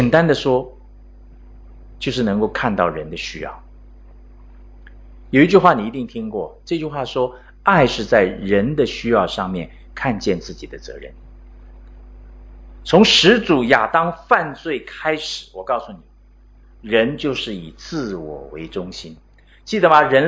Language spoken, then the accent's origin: Chinese; Philippines; now in Hong Kong; 我记得我们刚搬到香港的时候，那时候真的是很有经验。因为我们从菲律宾来啊，我们刚到一个新的社区，当然我们是住在康城啊，那个新的楼盘